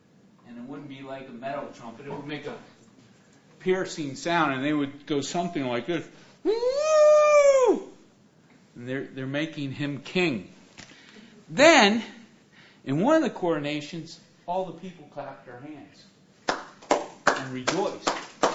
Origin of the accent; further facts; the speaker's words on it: United States; Being American, I myself really don't have a good concept of a king